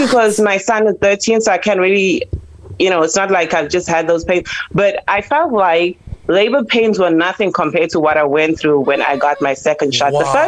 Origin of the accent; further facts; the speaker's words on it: South Africa; I'm South African, so.